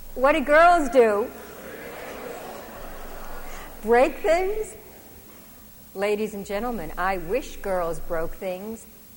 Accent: Maine, United States; I remember when I was growing up in New England, which is quite conservative, small town state in Maine

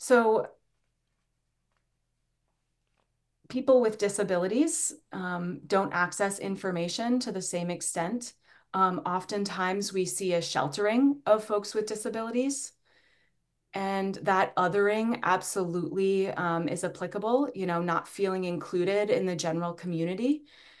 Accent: Presque Isle, Maine, United States; born there; Now, I was born in Presque Isle, Maine, so way up north. And my whole family was there.

